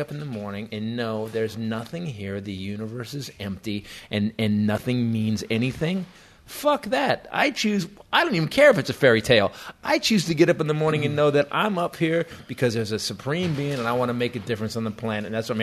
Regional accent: California, United States; I'm from California. I don't know there's two Greenvilles 5 hours apart.

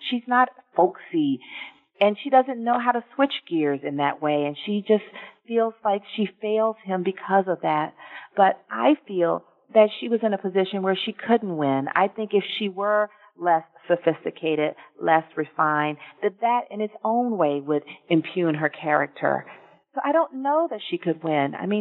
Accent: Atlanta, Georgia, United States; I feel that for me, at least, growing up in Atlanta and having a very large extended family, that mass incarceration is in the air.

